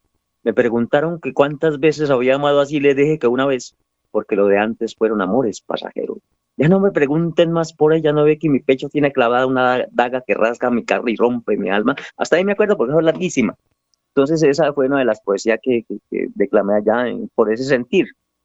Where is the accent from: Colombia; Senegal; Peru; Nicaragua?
Colombia; Villeta, Cundinamarca; Villeta realmente es mi pueblo, que lo llevo en el alma y es mi sentir.